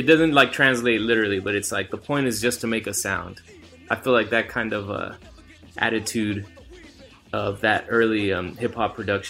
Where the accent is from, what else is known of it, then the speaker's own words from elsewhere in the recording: Texas, United States; I was from South Texas